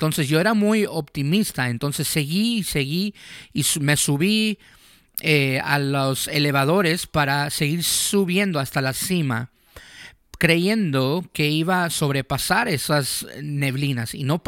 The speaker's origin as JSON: {"language": "Spanish", "country": "Canada", "tie": "born or raised there", "said": "Yo crecí en Canadá, entonces me encanta el invierno y los deportes."}